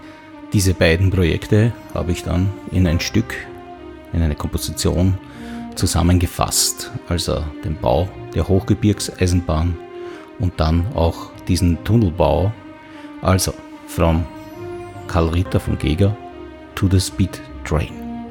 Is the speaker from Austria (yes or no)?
yes; Austria; Also dieser Magic Mountain oder Zauberberg ist der Semmering Pass, der eigentlich in der Nähe meiner Heimat liegt, zwischen Niederösterreich und der Steiermark